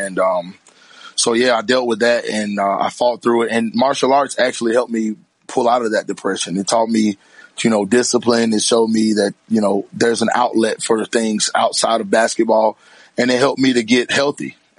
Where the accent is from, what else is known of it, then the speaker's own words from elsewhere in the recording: Alabama, United States; See, I'm from Alabama, so like I kind of can bounce around because we don't really have a team.